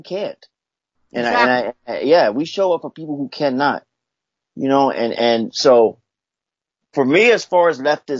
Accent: California, United States; And for me, I'm from the Bay Area, man. You know, I'm from the Bay Area, East Bay. I grew up with LGBTQ classmates.

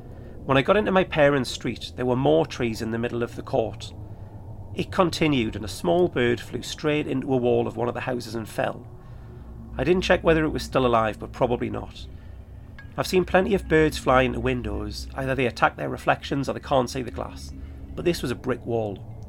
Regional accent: Newcastle upon Tyne, North East England, United Kingdom; my hometown of Newcastle upon Tyne was named for.

